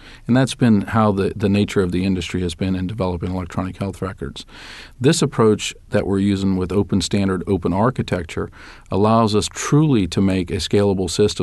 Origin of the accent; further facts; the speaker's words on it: United States; I mean, I'm proud to say I'm an American